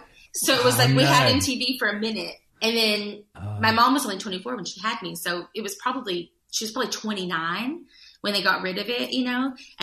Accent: Judsonia, Arkansas, United States; So when we went to town, we went to Searcy, but I'm actually from Judsonia. And so that's a really small town.

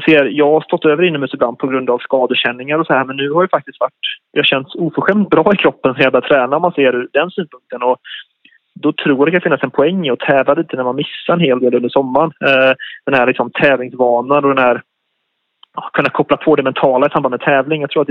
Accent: Sweden; 30 januari flyger jag hemåt och landar till 1 januari hemma i Sverige.

